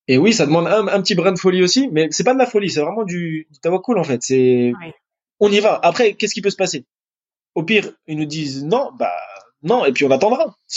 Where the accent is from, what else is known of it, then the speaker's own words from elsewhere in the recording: France; moi, je suis français, j'ai toujours vécu en France